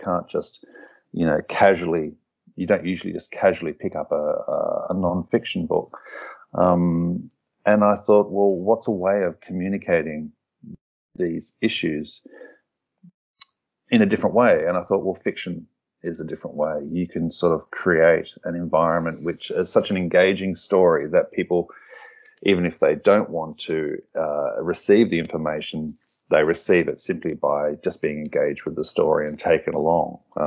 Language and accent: English; Australia; I grew up in Australia